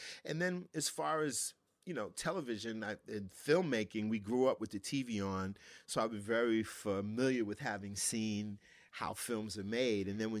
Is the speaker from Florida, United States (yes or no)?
no; Brooklyn, New York, United States; in the basement of the brownstone I grew up in Bed-Stuy, Brooklyn, there were 5 to 6 of my dad's friends.